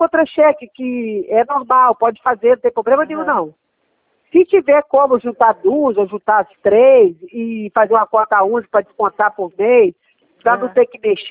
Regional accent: Minas Gerais, Brazil; Eu sou de Minas Gerais.

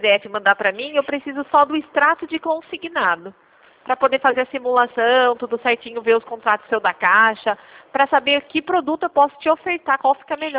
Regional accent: Santa Bárbara d'Oeste, São Paulo, Brazil; Eu sou de Santa Bárbara

